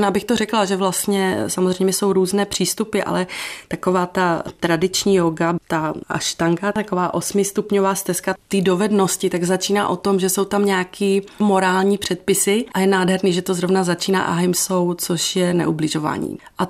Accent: Slovakia; now in Prague, Czechia; že jsem Slovenka, žijící 20 let v Praze

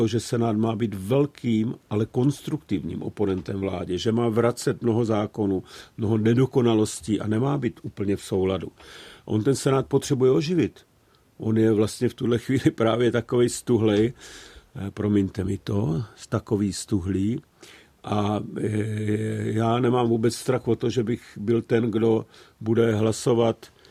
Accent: Veselí nad Moravou, South Moravian Region, Czechia; Já jsem úplně z jihu Moravy, jsem rodák z Veselí nad Moravou

